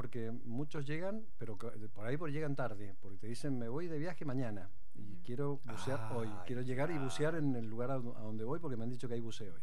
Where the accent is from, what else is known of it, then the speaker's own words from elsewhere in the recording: Godoy Cruz, Mendoza, Argentina; estamos en Godoy Cruz, en muy cerquita, ahí cerca del hipódromo. Esa es la del domicilio paterno, materno, donde yo nací y me crié